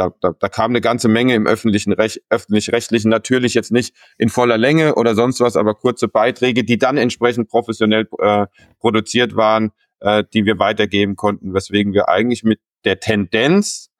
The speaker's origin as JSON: {"language": "German", "region": "Baden-Württemberg", "country": "Germany", "tie": "born there", "said": "ich bin jetzt Mitte 40 als gebürtiger Schwab."}